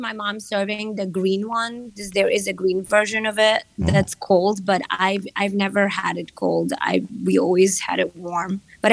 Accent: Ukraine; so many of my constituents are from Ukraine, and I'm from Ukraine.

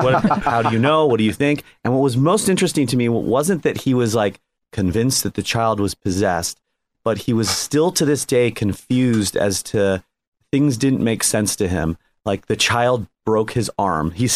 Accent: Sierra Madre, California, United States; I had a paper route delivering the Star News in Pasadena. I grew up in Sierra Madre.

